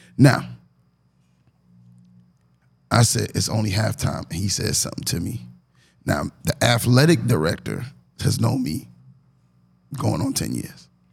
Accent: New York, United States; now in US South; But I know for me, as a New Yorker coming down as late in my life as I did

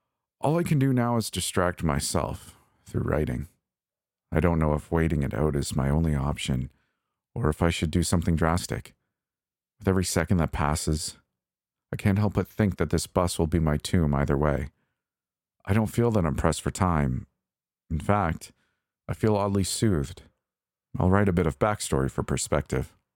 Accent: Toronto, Ontario, Canada; Typically, I'd brush it off as the same crap transit service I grew up with in Toronto.

